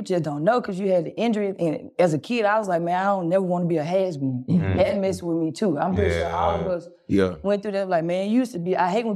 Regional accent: Mississippi, United States; And you know, I'm from the country. I'm from Mississippi. I grew up with like cows ticking.

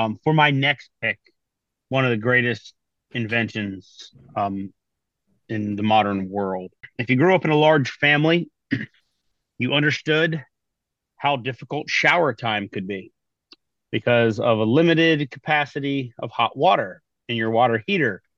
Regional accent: Pinos Altos, New Mexico, United States; Now, growing up in Pinos Altos

